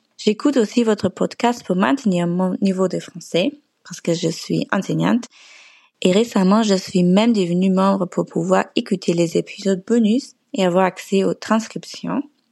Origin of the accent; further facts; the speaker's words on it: Germany; je viens d'Allemagne. Je suis professeure de français dans un collège